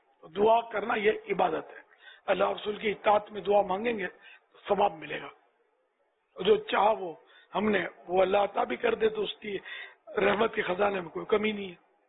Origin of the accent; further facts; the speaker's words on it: Karachi, Sindh, Pakistan; born there; میں کراچی میں پیدا ہوں